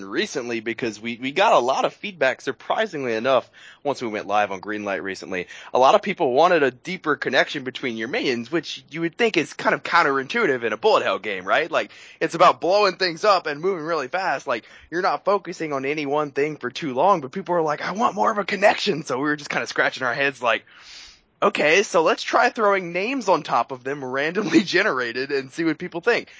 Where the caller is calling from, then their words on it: Lafayette, Louisiana, United States; I am in Lafayette, Louisiana.